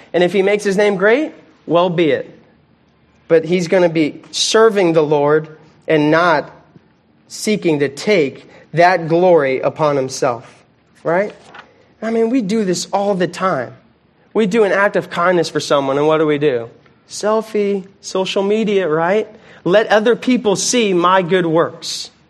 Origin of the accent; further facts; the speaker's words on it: Florida, United States; Growing up in Florida, right, we have different structures.